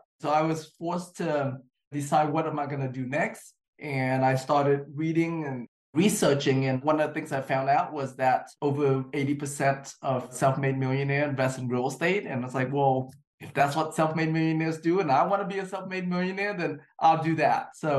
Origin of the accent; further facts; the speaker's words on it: Vietnam; now in United States; So growing up in Vietnam, Vietnam culture in general is very entrepreneur, very hustle